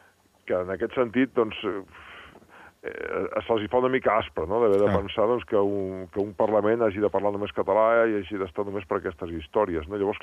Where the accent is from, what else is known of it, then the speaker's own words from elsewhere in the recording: Barcelona, Catalonia, Spain; I jo sóc de Barcelona, no sóc català.